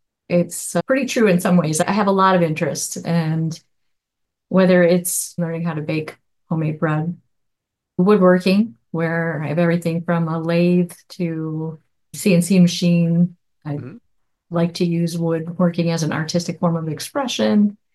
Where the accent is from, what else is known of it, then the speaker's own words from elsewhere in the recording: Michigan, United States; I am from Michigan, born and raised, and living here now.